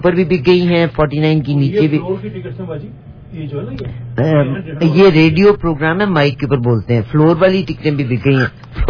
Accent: Punjab, Pakistan; actually میں پنجاب سے ہوں

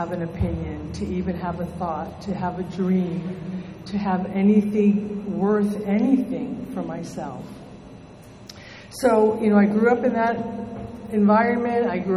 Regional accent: Boston, Massachusetts, United States; So I was born on the East Coast in New England, Massachusetts. I'm a little Bostonian girl. And I was raised in a very strict Italian Catholic family.

